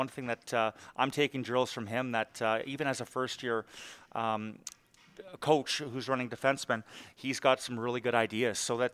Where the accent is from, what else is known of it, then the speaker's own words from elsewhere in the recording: Saskatchewan, Canada; now in Hershey, United States; I'm from Saskatchewan, Canada originally, but ever since I've stopped playing, that's been my home base in the summers.